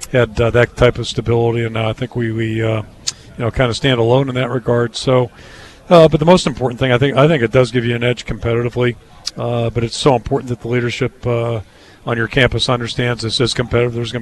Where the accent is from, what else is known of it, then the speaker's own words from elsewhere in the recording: Pittsburgh, Pennsylvania, United States; You know, growing up in Pittsburgh, I've been a longtime fan of the Steelers